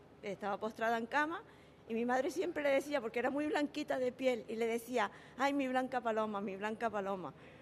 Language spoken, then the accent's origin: Spanish; Canary Islands, Spain; vengo de Canarias